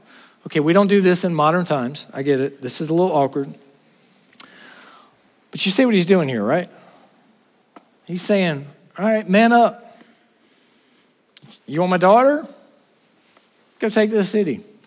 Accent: South Carolina, United States; I am from South Carolina.

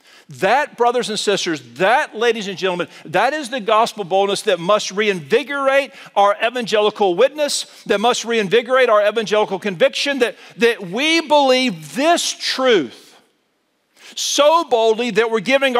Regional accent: Mobile, Alabama, United States; moved away as an adult; now in Kansas City, United States; I hail these days from Kansas City. I grew up in Mobile, Alabama, down the Gulf Coast. I've been in Kansas City now almost 6 years.

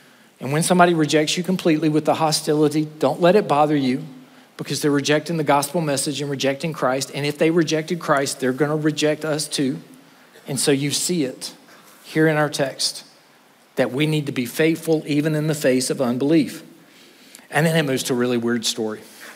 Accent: South Carolina, United States; I mean, I'm from South Carolina. We don't do that.

